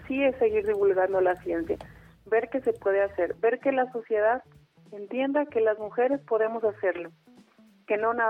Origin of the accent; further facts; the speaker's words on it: Jiquilpan, Michoacán, Mexico; also born or lived in Morelia; yo vivo en un pueblo, soy de Jiquilpan, Michoacán, y de ahí me tuve que ir a estudiar a Morelia.